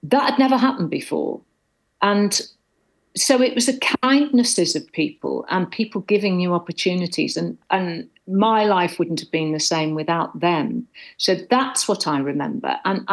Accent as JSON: {"language": "English", "region": "Wales", "country": "United Kingdom", "tie": "born or raised there", "said": "I grew up in North Wales. I'm fundamentally a northerner, I suppose. But I'm not someone from the southeast. I'm not from the wealthy southeast."}